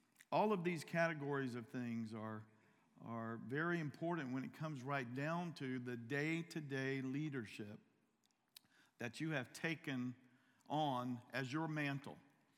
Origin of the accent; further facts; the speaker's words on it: North Carolina, United States; My sister is in my hometown in North Carolina, and she's sending me a video.